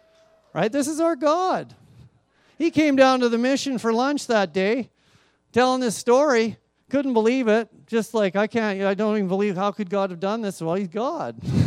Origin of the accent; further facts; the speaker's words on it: Red Deer, Alberta, Canada; now in Kamloops, Canada; but I grew up here. So I love Red Deer, right? I got lots of people I love here. This is my hometown.